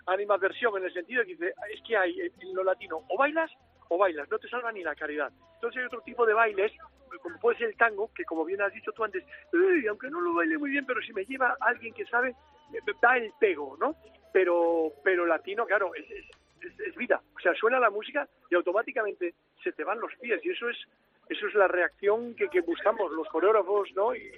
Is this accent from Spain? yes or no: yes; Cantabria, Spain; Imagínate, es que cómo somos los cántabros, por Dios.